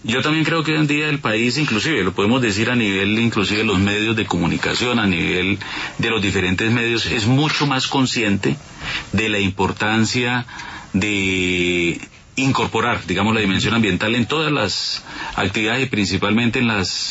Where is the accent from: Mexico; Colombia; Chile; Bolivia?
Colombia; somos nosotros los colombianos que vivimos en Bogotá